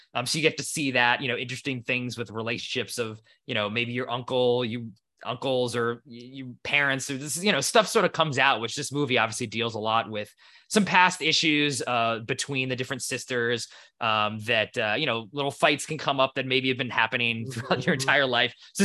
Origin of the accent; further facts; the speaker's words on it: East Coast, United States; because I grew up in the East Coast of the U.S. where there were very distinct seasons